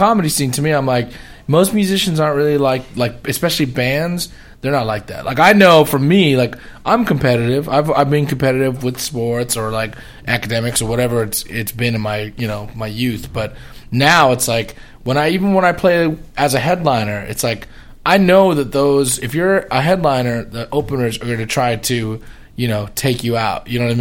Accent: Los Angeles, California, United States; I'm actually from Los Angeles, but I see that like there's a different vibe about people in Los Angeles than any other city

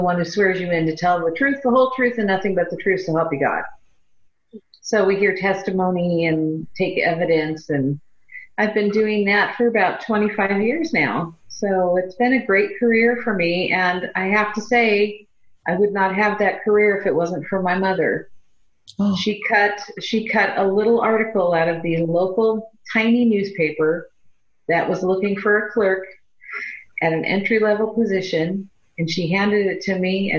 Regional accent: Hollywood, California, United States; born there; I was born in Hollywood. Yes, Hollywood, California.

